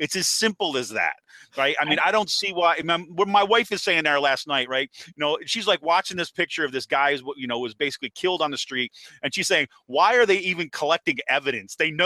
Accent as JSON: {"language": "English", "town": "Utica", "region": "New York", "country": "United States", "tie": "born or raised there", "said": "Look, I grew up in Utica, New York, right? Utica, New York is a mob town, right?"}